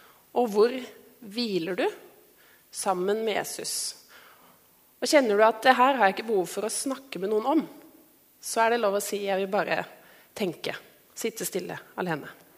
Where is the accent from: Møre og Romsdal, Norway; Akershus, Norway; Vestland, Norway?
Akershus, Norway; Sørumsand; now in Oslo, Norway; jeg bor i Oslo og ser jo aldri sauer. Jeg ikke Oslo-jente, jeg kommer fra Sørumsand, der har vi også dyr.